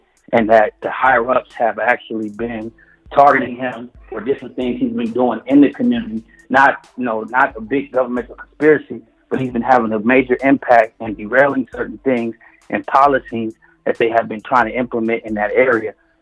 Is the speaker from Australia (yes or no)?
no; Los Angeles, California, United States; Like, I'm from South Central.